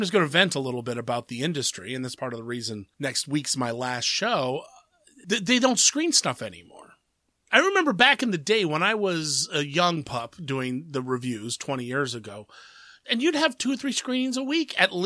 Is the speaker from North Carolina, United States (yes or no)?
no; Columbus, Ohio, United States; We've had two screenings in my hometown of actual screen movies in Columbus, Ohio, which is a major city.